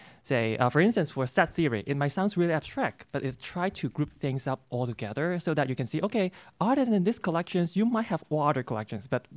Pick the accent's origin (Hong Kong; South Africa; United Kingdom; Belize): Hong Kong; moved away as an adult; also born or lived in Buffalo / Colorado; now in United States; I am from Hong Kong